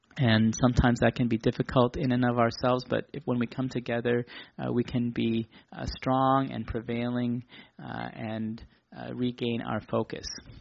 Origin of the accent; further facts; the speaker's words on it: Milwaukee, Wisconsin, United States; I know that in the church that I was part of back in my hometown in Milwaukee, we had Wednesday prayer meeting.